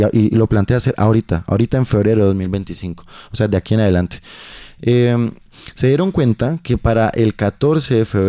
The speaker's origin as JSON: {"language": "Spanish", "country": "Colombia", "said": "los dueños, como es pública, pues somos todos los colombianos"}